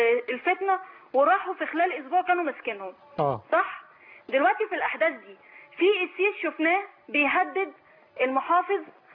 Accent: Egypt; مش انا بتكلمش من وجهة نظر ان انا مسلمة، انا بتكلم من وجهة نظر ان انا مصرية،

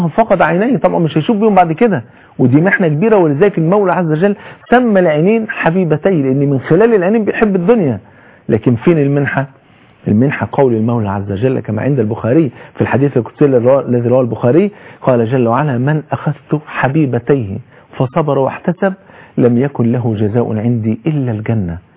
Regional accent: Egypt; عندنا في مصر

